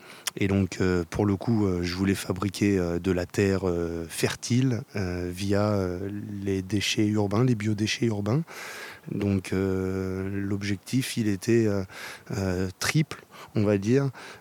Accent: Saint-Savin, Nouvelle-Aquitaine, France; Alors je viens de la Vienne, à côté de Poitiers, un petit village qui s'appelle Saint-Savin.

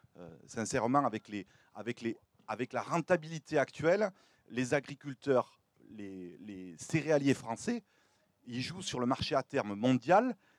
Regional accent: Le Bouscat, Nouvelle-Aquitaine, France; Moi, je viens du Bouscat

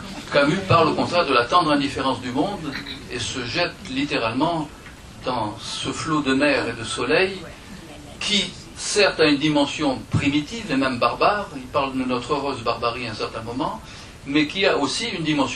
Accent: Oran, Oran Province, Algeria; born there; je suis corse, je dis bien de l'autre côté de la Méditerranée, je suis né à Oran

